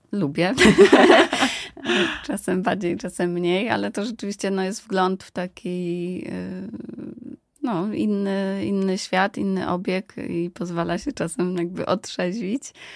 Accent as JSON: {"language": "Polish", "town": "Poznań", "region": "Greater Poland Voivodeship", "country": "Poland", "tie": "born or raised there", "said": "jestem z Poznania już od bardzo, bardzo młodych lat"}